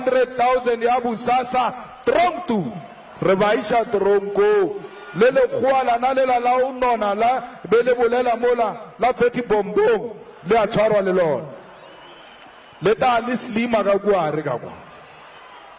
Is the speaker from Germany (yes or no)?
no; South Africa; We are from South Africa, we are from Africa, we are one thing.